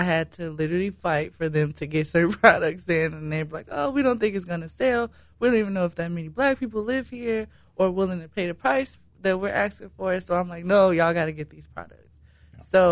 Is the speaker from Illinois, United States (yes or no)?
yes; Chicago, Illinois, United States; Well, I'm from Chicago.